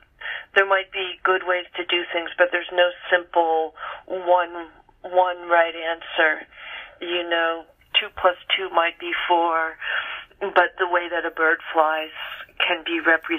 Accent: California, United States; because when I was growing up in California, we were regarded almost universally as a kind of barbarian hinterland

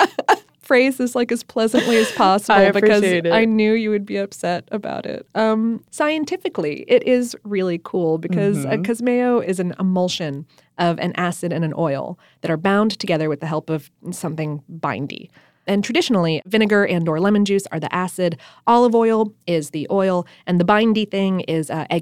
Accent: the North, United States; See, I'm from the North. I grew up on Hellman's.

